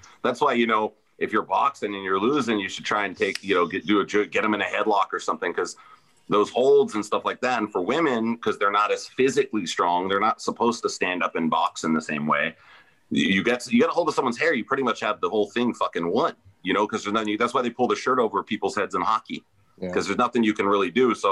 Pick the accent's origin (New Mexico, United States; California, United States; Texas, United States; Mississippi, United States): California, United States; Hollywood; Well, I grew up in Hollywood, like I said, and at one point we moved to an area called Glassell Park, which is like the eastern side of Hollywood.